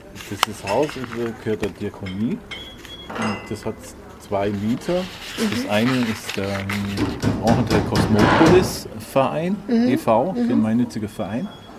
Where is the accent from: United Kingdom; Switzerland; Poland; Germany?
Germany; Ich als Deutscher habe ja kein Problem mit Fluchthintergrund. Ja?